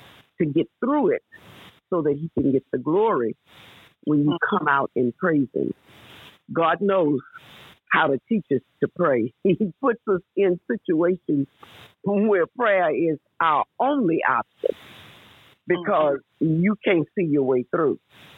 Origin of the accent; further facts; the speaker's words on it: Houston, Texas, United States; first of all, I'm from Houston, Texas, and I am grateful for so many things.